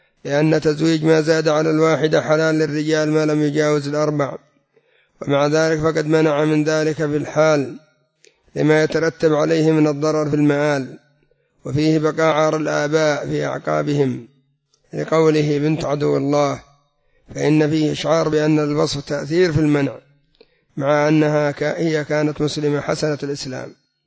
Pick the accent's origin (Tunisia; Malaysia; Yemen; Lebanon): Yemen; أما عندنا في اليمن حدث ولا حرج